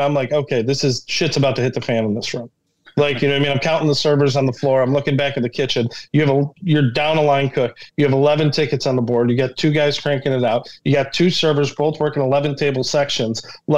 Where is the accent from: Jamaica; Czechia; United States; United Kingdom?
United States; Chicago, Illinois; I grew up, like 84th and St. Louis. I grew up in Ashburn. So it's like, I grew up two blocks away from Vito and Nick's. So it's like, that for me is like, you know, home.